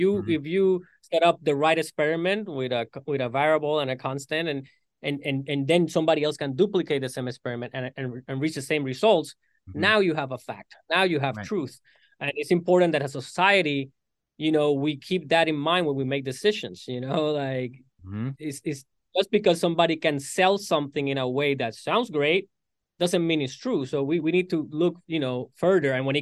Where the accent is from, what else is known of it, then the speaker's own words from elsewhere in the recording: Puerto Rico; moved away as an adult; also born or lived in New York; So I'm originally born and raised in Puerto Rico. I moved to New York for college when I was 18, and I lived in New York for 11 years.